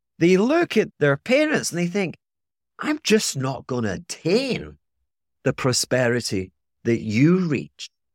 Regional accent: Scotland, United Kingdom; I mean, here I'm being Scottish.

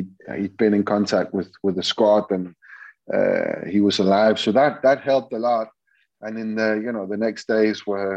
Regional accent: Denmark; born there; English is a second language; my country is Denmark. I was born in Denmark, so I will support them today.

